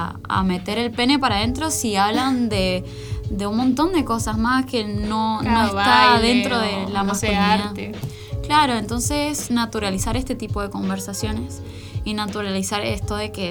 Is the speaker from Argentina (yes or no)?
yes; Argentina; Ah, si soy argentina, decime quiénes están en la selección, decime cuántos han ganado.